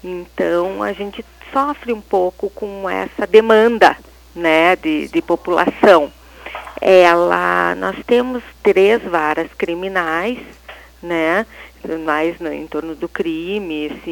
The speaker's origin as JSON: {"language": "Portuguese", "town": "Passo Fundo", "region": "Rio Grande do Sul", "country": "Brazil", "tie": "born or raised there", "said": "Sou natural aqui de Passo Fundo mesmo."}